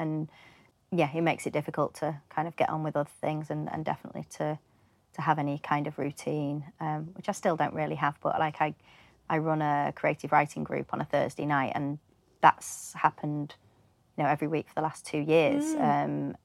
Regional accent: Manchester, North West England, United Kingdom; moved away as an adult; also born or lived in London; So I'm from Manchester originally, and I left Manchester, moved down south when I was 18, and then moved around a bit, ended up at drama school in Bristol Old Vic. And then I spent 10 years in London.

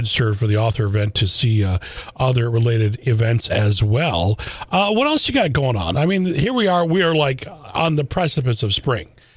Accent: Lansing, Michigan, United States; now in Holt, United States; Even though I live in Holt, I'm from Lansing. Okay. I'm from the north side of Lansing, which is kind of its community in itself.

